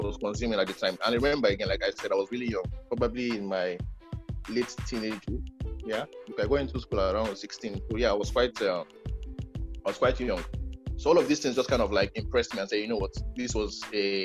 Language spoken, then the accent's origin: English; Lokoja, Kogi, Nigeria; for me, a small town boy, I grew up in Lokoja with my mother.